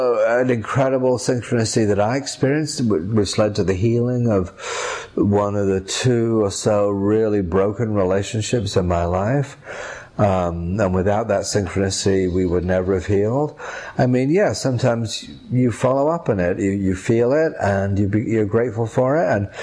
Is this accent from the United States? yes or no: yes; New York, United States; You know, I'm from New York, and my neighboring representative in Queens and is Alexandria Ocasio-Cortez.